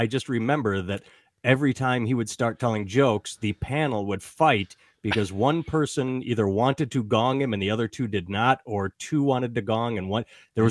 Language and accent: English; Madison, Wisconsin, United States; born there; now in Iowa City, United States; I was born in Madison. I now live in Iowa City. It's like a mini Madison, same sort of college vibe, but smaller.